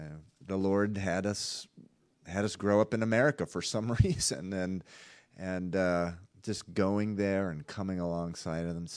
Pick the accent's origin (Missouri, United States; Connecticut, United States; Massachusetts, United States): Massachusetts, United States; I grew up in the Massachusetts area